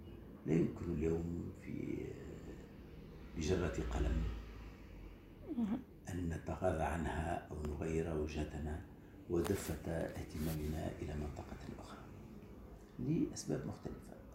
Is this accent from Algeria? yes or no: no; Tunisia; يعني أنا ككل تونسي ألاحظ هذه الدعوات